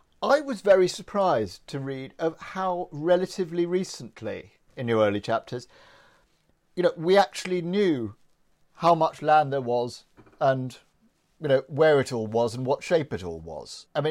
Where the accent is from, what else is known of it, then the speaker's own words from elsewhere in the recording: United Kingdom; because it's unfamiliar as a Brit.